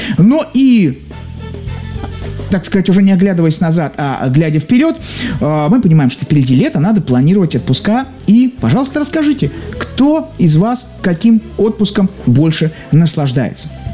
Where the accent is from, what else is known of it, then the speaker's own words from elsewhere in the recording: Cherepovets, Vologda Oblast, Russia; был у себя на родине в Череповце